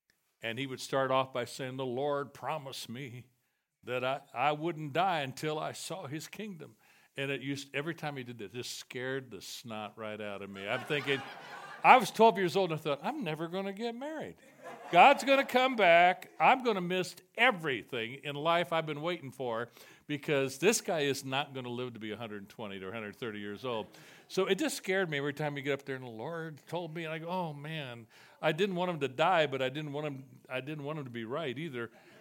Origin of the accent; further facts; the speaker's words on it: Los Angeles, California, United States; I grew up in Angel's Temple, the headquarters church for Foursquare and in L.A.